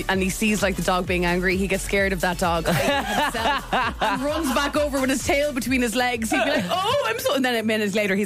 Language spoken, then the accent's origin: English; Ireland; because I'm an Irish person